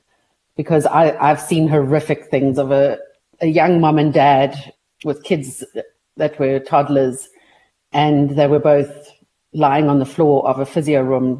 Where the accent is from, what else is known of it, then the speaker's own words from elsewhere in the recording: Edenvale, Gauteng, South Africa; born there; I was born in Edenvale and then got married to someone who lives in Edenvale.